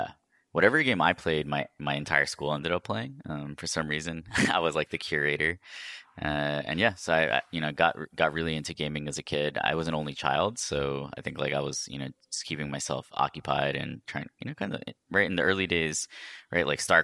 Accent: New York, United States; So I was born in New York and I grew up there for the most part.

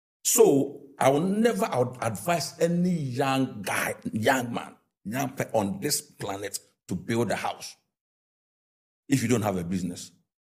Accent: Oda, Eastern Region, Ghana; if I go to my hometown, say now, how much is one bag of cement? The person who is in Accra, who is in the city, is buying it, and the person who is in Oda, they are buying the cement the same

